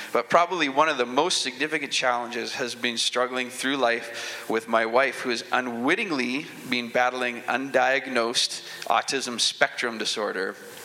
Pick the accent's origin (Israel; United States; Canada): Canada; Abbotsford, British Columbia; I grew up in Abbotsford, BC, here in beautiful British Columbia, in the loving care of wonderful Christian parents. I accepted Jesus at a very young age, and I grew up attending Central Heights Mennonite Brethren Church